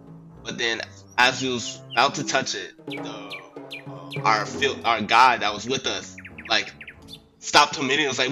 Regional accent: Savannah, Georgia, United States; I grew up in Savannah, Georgia, pretty much a forest in our backyard. But the beach was like 30 minutes away.

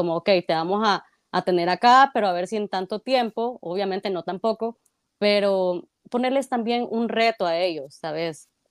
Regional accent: El Salvador; como salvadoreños estamos también siempre acostumbrados a para hablar todo lo malo somos los mejores

